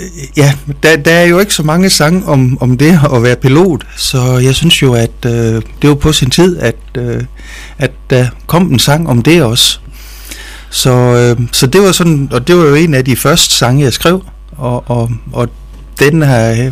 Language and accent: Danish; Haverslev, North Denmark Region, Denmark; jeg startede lige et lille landsbyorkester nede i Haverslev, hvor jeg kommer fra